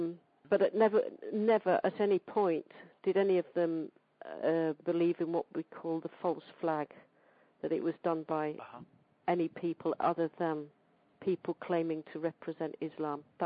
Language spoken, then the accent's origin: English; England, United Kingdom; I went to what we call a church school in England, and that is run by the...